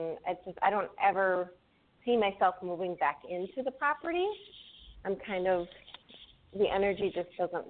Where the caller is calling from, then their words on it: Minnesota, United States; I am calling from Minnesota.